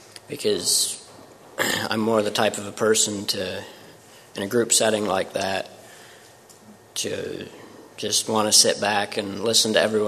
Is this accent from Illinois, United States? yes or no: no; Apple Creek, Ohio, United States; I'm from Apple Creek, Ohio.